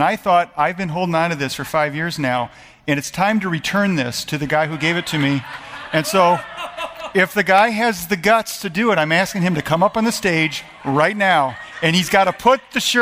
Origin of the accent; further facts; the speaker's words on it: Detroit, Michigan, United States; now in New York, United States; I was born and raised in Detroit. I spent 2 years in California in seminary. But before I moved to New York, I'm a Detroiter through and through, throughout.